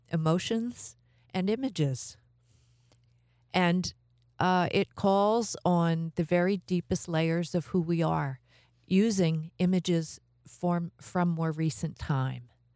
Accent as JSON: {"language": "English", "town": "Philadelphia", "region": "Pennsylvania", "country": "United States", "tie": "born or raised there", "said": "I grew up in Southwest Philadelphia."}